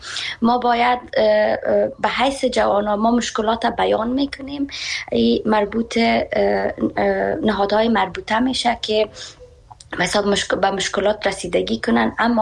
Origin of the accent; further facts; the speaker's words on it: Afghanistan; moved away; خودم به حیث شخصی که به می بورسی ها از افغانستان برآمدم و آمدم اینجا فعلا مسئول مصروف تحصیل هستم